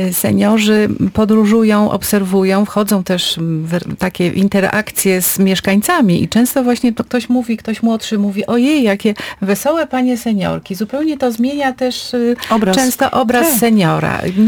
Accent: Gdańsk, Pomeranian Voivodeship, Poland; zawsze mówimy, że jesteśmy z Gdańska, że tu się pięknie mieszka

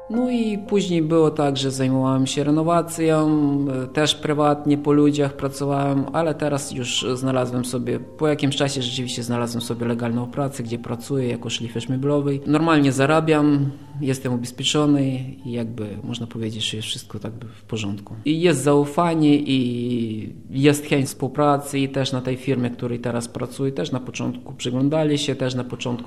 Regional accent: Ternopil Oblast, Ukraine; Polish is a second language; now in Gdańsk, Poland; Przyjechałem z obwodu tarnopolskiego, z Ukrainy. Przyjechałem pierwszy raz do Polski, tutaj do Gdańska bezpośrednio w 2004 roku. To już minęło 13 lat.

